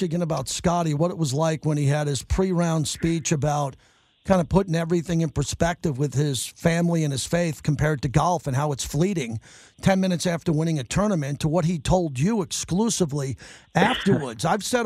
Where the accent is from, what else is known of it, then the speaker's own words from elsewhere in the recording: Farmingdale, New York, United States; That's my hometown, actually. I grew up in Farmingdale, Bethpage, and I can't wait for that.